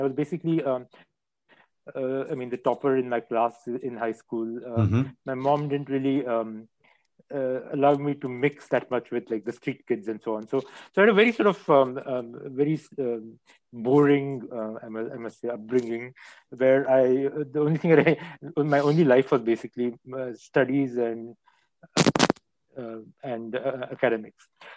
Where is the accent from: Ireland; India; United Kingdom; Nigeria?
India; Pune, Maharashtra; also born or lived in Mumbai; I grew up mostly in Pune and Mumbai. The first 4 years I was in Mumbai, and then I moved to Pune, and then was back in Mumbai starting from the 11th standard and IIT.